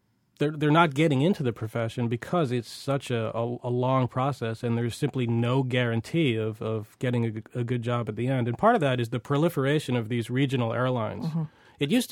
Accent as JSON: {"language": "English", "town": "Revere", "region": "Massachusetts", "country": "United States", "tie": "born or raised there", "said": "My background is strictly civilian. Yeah. I grew up in Revere, actually."}